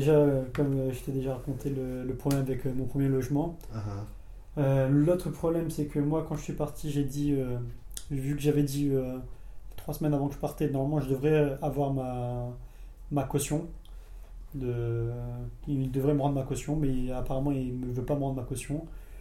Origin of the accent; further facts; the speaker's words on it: France; Moi je suis français, il y a un allemand, un italien et un anglais.